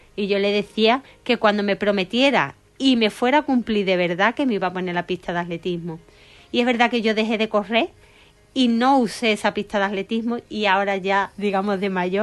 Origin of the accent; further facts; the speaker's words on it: Huelva, Andalusia, Spain; Es que de donde yo vengo, yo entrenaba, como he dicho, en el campo de fútbol antiguo, y aquello era del recreativo.